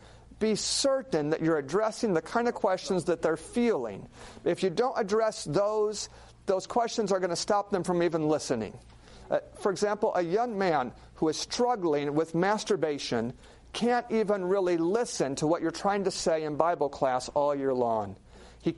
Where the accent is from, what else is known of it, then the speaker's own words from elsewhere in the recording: Alaska, United States; I grew up in Alaska watching a lot of TV.